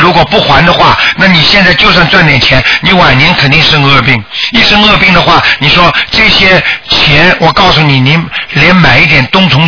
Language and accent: Chinese; China; now in Australia; 我们在澳大利亚，但是我们是中国人